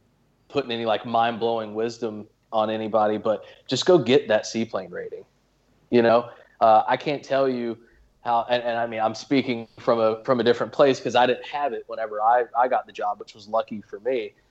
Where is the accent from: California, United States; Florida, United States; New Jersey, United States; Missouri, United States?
Florida, United States; I mean, I'm born and raised in Florida.